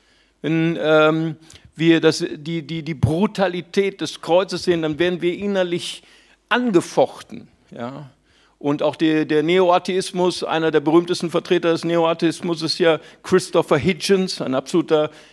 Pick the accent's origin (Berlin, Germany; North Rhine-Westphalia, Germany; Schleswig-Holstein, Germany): North Rhine-Westphalia, Germany; ich komme ja aus dem Rheinland, nicht wahr?